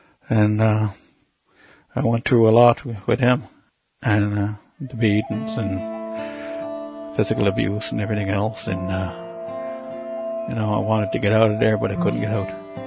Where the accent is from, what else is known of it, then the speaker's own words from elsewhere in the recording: Miramichi, New Brunswick, Canada; I'm from the Hill Ground First Nation up in a small community of Miramichi, New Brunswick. I was born and raised here in Hill Ground. My mother had me in Chatham, New Brunswick.